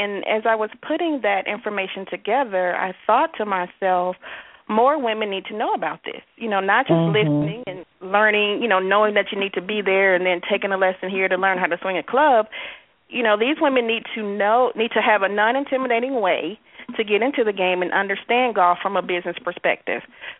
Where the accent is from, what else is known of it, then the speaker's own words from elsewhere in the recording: the South, United States; we're from the South, so I'm going to speak it like he spoke to me.